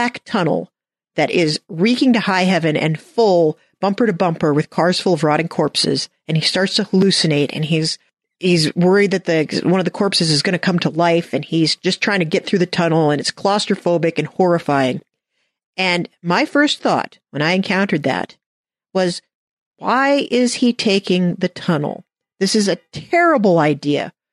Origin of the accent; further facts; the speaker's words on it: New York, United States; I do want to talk a little bit about the New York from this because I am a New Yorker.